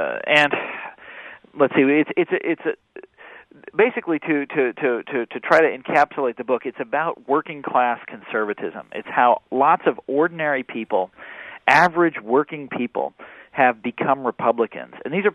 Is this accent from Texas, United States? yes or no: no; Kansas, United States; the big part of it is about my home state of Kansas